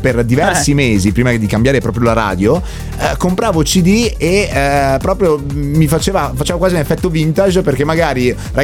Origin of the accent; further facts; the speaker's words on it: Friuli-Venezia Giulia, Italy; Benvenuti nelle mie parti, in alta montagna, in Friuli Venezia.